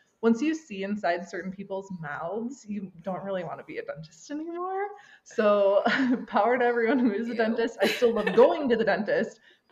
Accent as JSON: {"language": "English", "region": "Wisconsin", "country": "United States", "tie": "born or raised there", "said": "Oh, well, speaking of, I will say I was born and raised in Wisconsin. So shout out to the Midwest."}